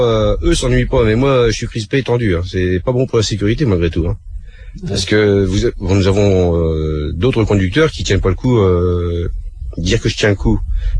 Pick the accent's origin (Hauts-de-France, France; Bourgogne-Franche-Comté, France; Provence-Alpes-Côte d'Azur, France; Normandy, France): Hauts-de-France, France; La Ferté-Milon; J'étais sur la Ferté-Milon.